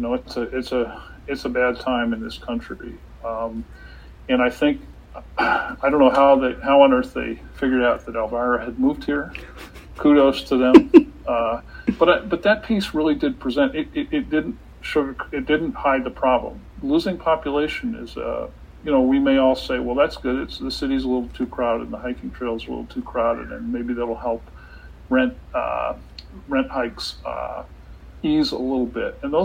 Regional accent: Indiana, United States; I grew up in Indiana. It would be hard for me to move back to Indiana, having experienced the Pacific Northwest wonderland.

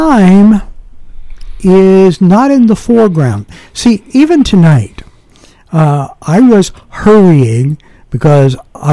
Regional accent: Cuba; when I was growing up in Cuba, I was taught the exact opposite.

